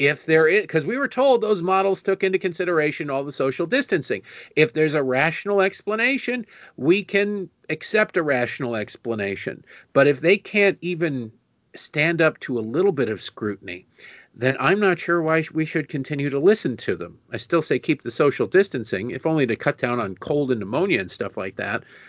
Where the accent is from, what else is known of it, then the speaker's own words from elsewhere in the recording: Detroit, Michigan, United States; also born or lived in Baltimore; And I grew up in Detroit and I lived in Baltimore and I've seen corruption.